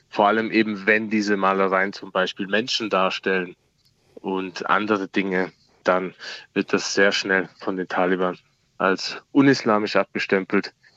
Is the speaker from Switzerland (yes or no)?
no; Austria; ich bin, wie Sie schon gesagt haben, geboren und aufgewachsen in Österreich, aber ein Stück Heimat hat mir wohl immer irgendwo gefehlt. Und natürlich wusste ich auch, dass meine Wurzeln woanders liegen.